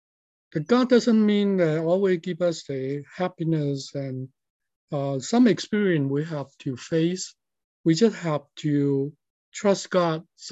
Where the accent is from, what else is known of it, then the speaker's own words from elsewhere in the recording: Hong Kong; English is a second language; moved away as an adult; now in United States; I come from Hong Kong as to study in the U.S. and end up immigrant to U.S.